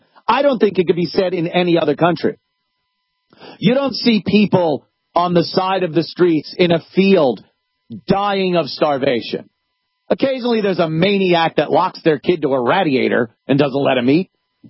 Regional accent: United States; We just feel negative these days about being American.

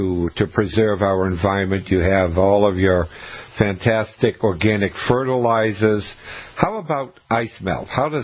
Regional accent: Maine, United States; And growing up in Maine, I know that the month of February can change on a dime.

